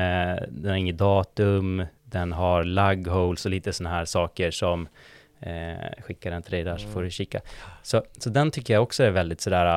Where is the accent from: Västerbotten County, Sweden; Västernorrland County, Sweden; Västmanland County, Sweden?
Västerbotten County, Sweden; Umeå; now in Stockholm, Sweden; Jag kanske några som hör på mitt S-ljud, det är visslande. Jag är från Umeå ursprungligen, bott i Stockholm i 7 år ungefär.